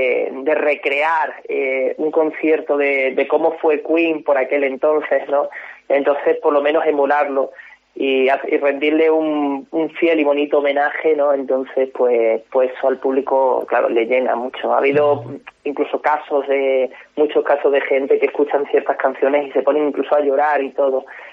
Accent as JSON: {"language": "Spanish", "region": "Extremadura", "country": "Spain", "said": "Extremadura, que es mi tierra"}